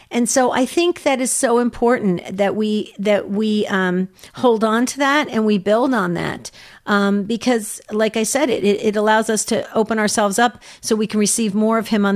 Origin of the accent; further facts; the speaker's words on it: New Jersey, United States; also born or lived in Arizona; I was raised in New Jersey. After 9/11 happened, I was in Arizona for many years, and I had to go back to Ground Zero.